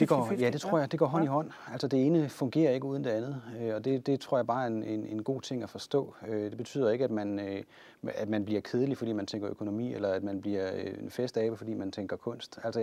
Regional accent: Central Denmark Region, Denmark; also born or lived in Jutland; jeg er født og opvokset i Vestjylland, sådan den tidlige del af min barndom. Jeg tror faktisk jeg har boet 20 steder rundt omkring i Jylland

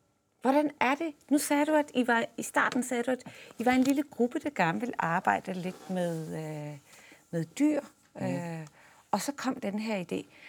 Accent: Aarhus, Central Denmark Region, Denmark; Nej, jeg er fra Aarhus.

